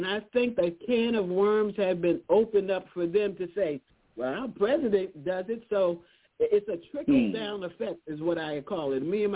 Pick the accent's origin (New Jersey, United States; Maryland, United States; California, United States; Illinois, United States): Maryland, United States; Baltimore; Even though I'm from Baltimore, Maryland, I had never been on the campus of Howard.